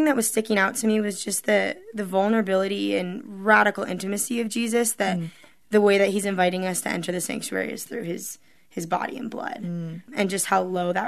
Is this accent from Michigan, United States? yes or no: yes; Ann Arbor, Michigan, United States; Yeah, so I'm from Ann Arbor.